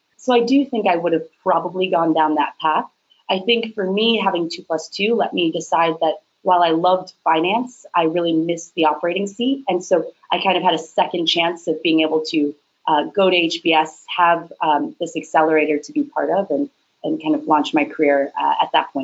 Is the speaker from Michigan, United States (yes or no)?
no; Dallas, Texas, United States; now in Boston, United States; So I grew up in Texas, so from Dallas